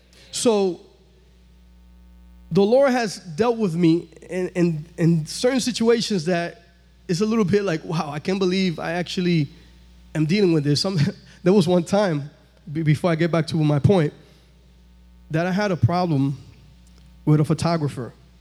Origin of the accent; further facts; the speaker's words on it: Dominican Republic; born there; English is a second language; I was born in the Dominican Republic.